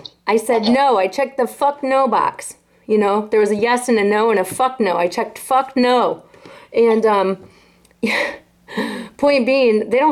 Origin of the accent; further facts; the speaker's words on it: Pennsylvania, United States; born there; I said, I'm an American national, and I was born upon the land, currently known as Pennsylvania.